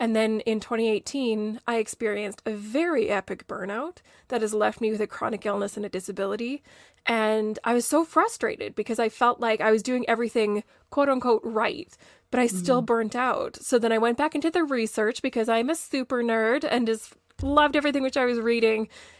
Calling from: Calgary, Alberta, Canada; I am joining you from Calgary, Alberta, Canada. And it's still winter here, but I'm loving it.

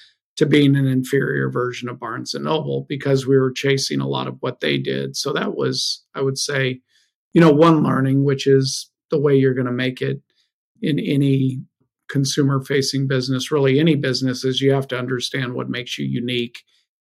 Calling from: Boston, Massachusetts, United States; Boston. So we're right on the Boston-Dorchester line.

